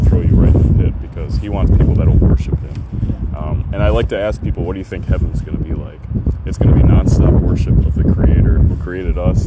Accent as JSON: {"language": "English", "region": "Wisconsin", "country": "United States", "moved": "yes", "said": "I moved states. I'm from Wisconsin."}